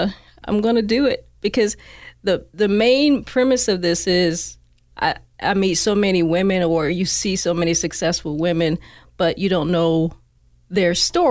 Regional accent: South Carolina, United States; But I grew up in South Carolina.

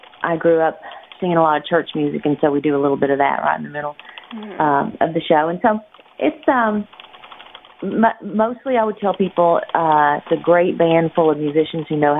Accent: Texas, United States; I grew up in East Texas. The people in Florida remind me a lot of the people in East Texas

